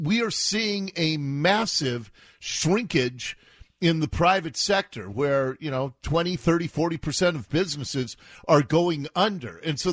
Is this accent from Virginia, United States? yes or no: no; Ballard, Washington, United States; When I grew up in Ballard, May 17th was Norwegian Independence Day, and there would be an evening parade